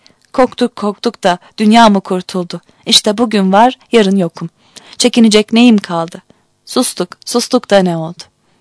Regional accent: Merzifon, Amasya, Turkey; Doğum tarihimi kesin bilmiyorum. Ama şu anda 93 yaşındayım. 1905'te Merzifon'da doğmuşum. Doğma büyüme Merzifonluyum. Anam babam Merzifon'un yerlisi.

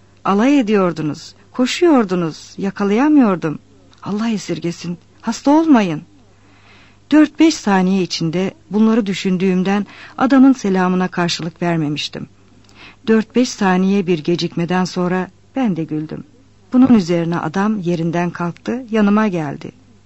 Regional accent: Lüleburgaz, Kırklareli, Turkey; Biz Lüleburgazlıyız. Ben geldim birkaç defa İstanbul'a.

